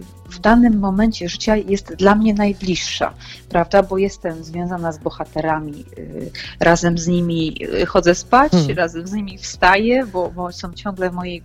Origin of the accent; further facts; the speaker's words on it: Wolin, West Pomeranian Voivodeship, Poland; ja jestem dziewczyną z Wolina, prawda? Po prostu małego miasteczka, gdzie, tak jak już powiedziałam, siadałam nad brzegiem rzeki Dziwnej